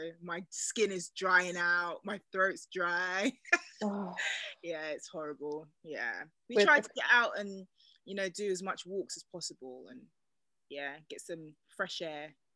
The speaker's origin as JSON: {"language": "English", "region": "London", "country": "United Kingdom", "accent": "South London twang", "said": "I'm actually originally from London, hence the, I haven't got a very British accent. It's got a little bit of a twang because I'm from a part of London, which is called South London."}